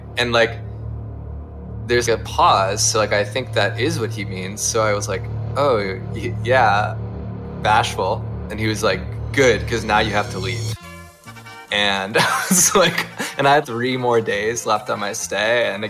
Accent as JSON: {"language": "English", "region": "Ohio", "country": "United States", "said": "Maybe because I'm from Ohio, I don't know."}